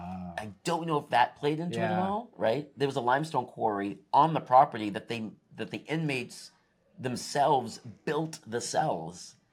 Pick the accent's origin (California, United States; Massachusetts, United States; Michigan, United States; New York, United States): Massachusetts, United States; Salem; moved away as an adult; So I was born in Salem Hospital. And I spent the first from birth to age 30 in Salem. So you don't understand really truly what the area means until you leave.